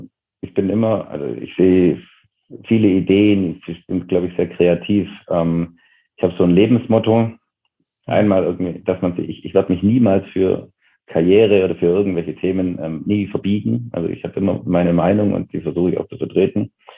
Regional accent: Bavaria, Germany; born or raised there

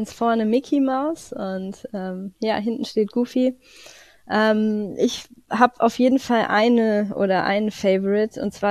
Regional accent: Erkelenz, North Rhine-Westphalia, Germany; So viele, wie meine Heimatstadt Erkelenz Einwohner hat.

